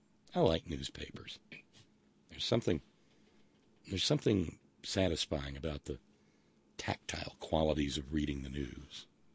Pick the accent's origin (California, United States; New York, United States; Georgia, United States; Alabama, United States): California, United States; West Sacramento; I grew up in West Sacramento, wrong side of the tracks. I could see the golden dome of the Capitol from my backyard.